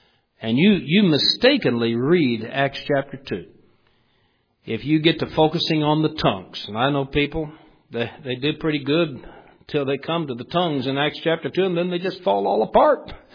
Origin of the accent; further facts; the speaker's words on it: Illinois, United States; born there; After all, I was born in Illinois, and I speak Illinois.